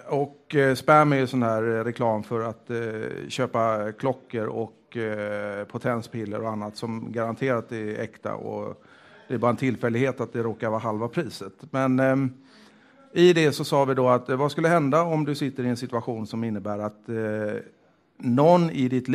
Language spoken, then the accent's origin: Swedish; Denmark; Swedish is a second language; Jag är då en dansk virrhjärna